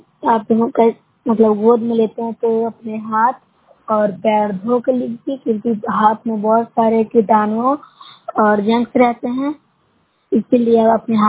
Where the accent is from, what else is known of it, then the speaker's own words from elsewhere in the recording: Bihar, India; मैं न्यूज का प्रखंड से हूँ, जिला नालंदा से बोल रही हूँ।